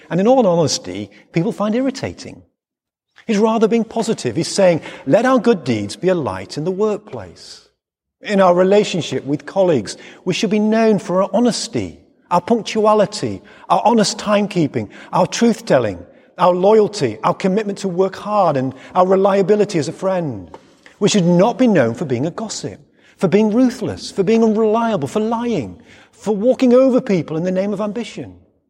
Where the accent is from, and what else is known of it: England, United Kingdom